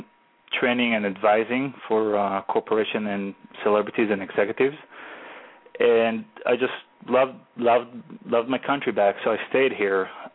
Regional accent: Israel; moved away as an adult; also born or lived in New York; now in Texas, United States; I was born in New York when I was a young kid. When I was in my early ages, I was about between 5 to 6 years old, we moved to Israel, where I grew up.

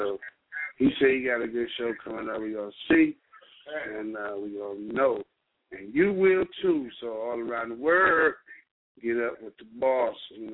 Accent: Cleveland, Ohio, United States; Everybody knows who we are. We're from Cleveland, Ohio.

